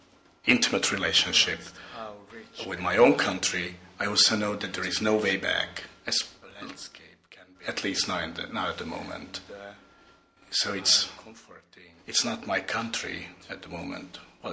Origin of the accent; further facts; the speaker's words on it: Hungary; first language Hungarian; English is a second language; So this was all in Hungarian. This is my mother tongue. I was just talking about the idea that how strange is to not to love your country. At the moment, Hungary is very hard to like